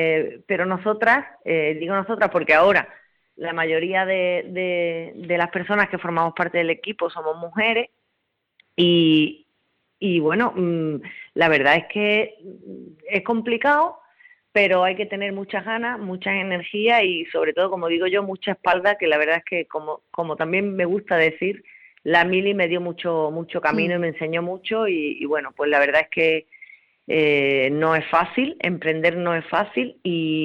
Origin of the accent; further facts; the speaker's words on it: Huelva, Andalusia, Spain; yo soy militar profesional del Ejército del Aire y estaba destinada en Madrid. Y bueno, soy de Huelva y estaba deseando venir a mi tierra.